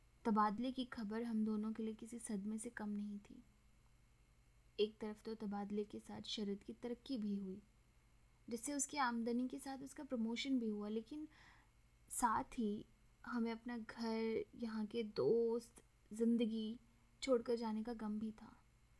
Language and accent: Hindi; Lucknow, Uttar Pradesh, India; मैं वैसे तो लखनऊ की रहने वाली हूँ, पर मैंने अपना BBA MBA की पढ़ाई दिल्ली से की है।